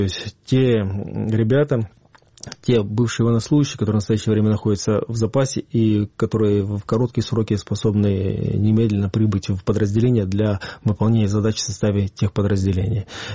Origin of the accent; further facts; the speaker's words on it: Simferopol, Crimea, Ukraine; когда украинским станет Крым, Симферополь, мой родной город.